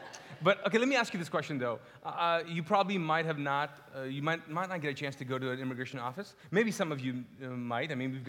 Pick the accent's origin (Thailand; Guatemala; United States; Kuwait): Kuwait; also born or lived in Pakistan; I grew up as a Muslim, and I'm actually from Pakistan, but I grew up and was raised in Kuwait.